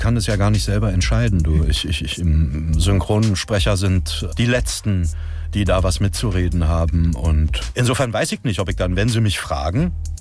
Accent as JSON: {"language": "German", "region": "Berlin", "country": "Germany", "accent": "Berlin", "said": "Oder ich bin Berliner, das hört man ja auch."}